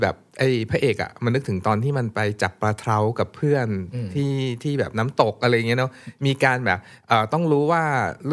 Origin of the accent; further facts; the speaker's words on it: Bangkok, Thailand; born there; ฉันเป็นคนที่เกิดกรุงเทพฉันมีแต่ห้างซีคอนแถวบ้านฉัน